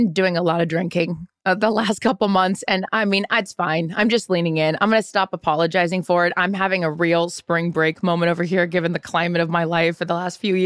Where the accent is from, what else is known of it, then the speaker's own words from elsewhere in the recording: Seattle, Washington, United States; I grew up in Seattle. We had a minor league team, the Thunderbirds, but we didn't have a big NHL team.